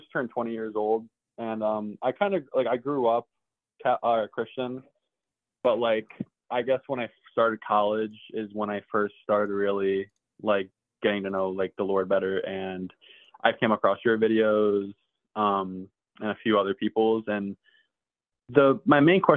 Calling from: Pennsylvania, United States; I'm calling from Pennsylvania.

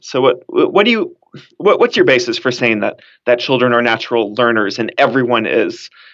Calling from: New Zealand; So I'm recording from New Zealand right now, and I'm close to the adventure capital of New Zealand, which is Queenstown.

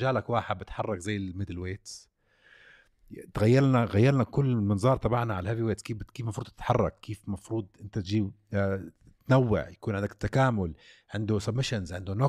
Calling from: Algeria; أنا متابعكم من الجزائر

